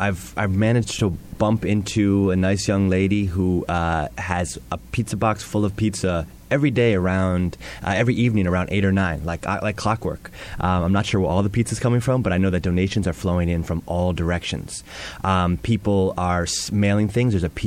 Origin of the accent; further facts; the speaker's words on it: Brooklyn, New York, United States; I'm from Brooklyn, New York, and I'm an artist, activist, organizer, concerned citizen.